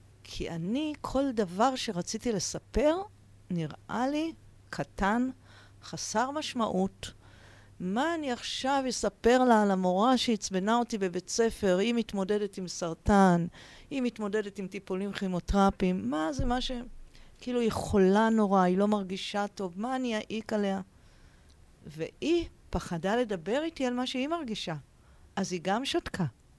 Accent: Tel Aviv, Tel Aviv District, Israel; באמת היינו משפחה, אחי הבכור ושתי בנות, וגרנו בתל אביב, ואבא שלי היה עורך דין, אמא שלי הייתה עקרת בית.

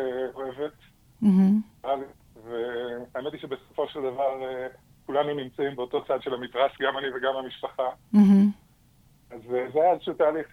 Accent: Jerusalem, Jerusalem District, Israel; אני בא מבית ירושלמי.

